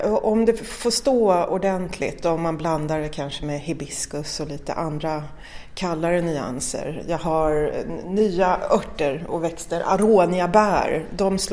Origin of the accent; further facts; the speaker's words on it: Turkey; now in Sweden; Jag är ju ursprungligen från Turkiet.